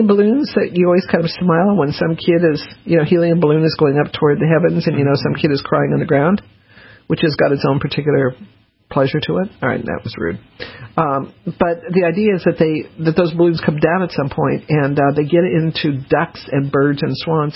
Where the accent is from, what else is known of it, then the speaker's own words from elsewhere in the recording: Denver, Colorado, United States; I grew up in Denver and you didn't have umbrellas.